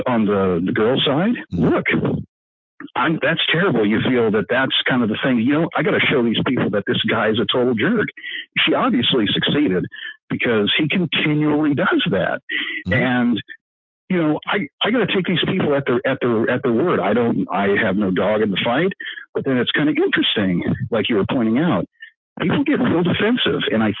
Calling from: Minneapolis, Minnesota, United States; I'm calling from Minneapolis, but the phone is Fresno.

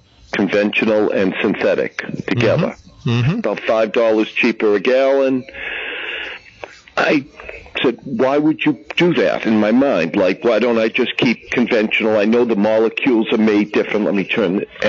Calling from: Topsfield, Massachusetts, United States; I'm calling from Topsfield, and I have a question on motor oil.

